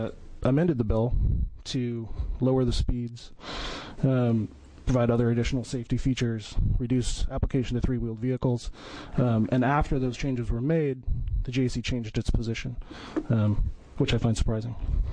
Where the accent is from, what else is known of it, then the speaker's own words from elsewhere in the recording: Salem, Oregon, United States; I'm also an Oregon native. I grew up here in Salem, Oregon.